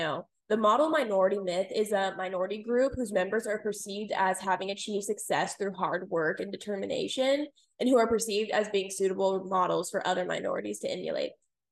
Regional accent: Texas, United States; You know, I'm from Texas, where abortion is banned at the 6-week mark

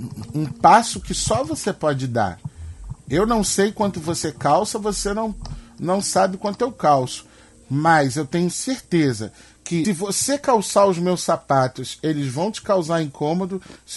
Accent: Rio de Janeiro, Brazil; Eu sou do Rio, uhum, de Janeiro, mas eu conheço bastante a cidade de São Paulo.

